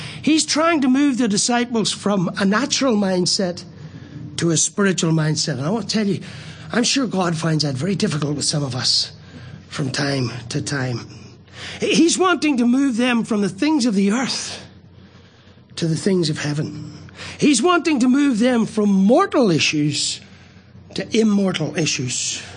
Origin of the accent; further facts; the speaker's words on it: Ireland; I'm an Irishman, and I know that you can't be steam, ice, and water all at the same time.